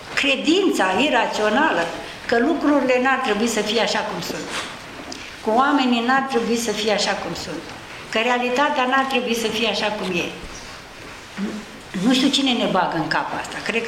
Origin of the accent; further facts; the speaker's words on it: Vâlcele, Romania; Vâlcele-i satul meu natal, da?